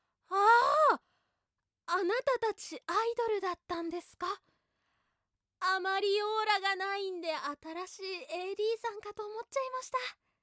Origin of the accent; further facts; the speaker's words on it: Tokyo, Japan; 1月13日生まれ、東京都出身です。